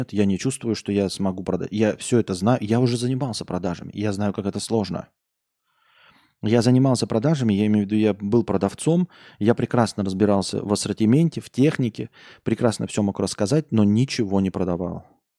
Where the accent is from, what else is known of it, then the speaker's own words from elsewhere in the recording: Yakutsk, Sakha Republic, Russia; хочет, видимо, чтобы я прокомментировал про мой родной город Якутск.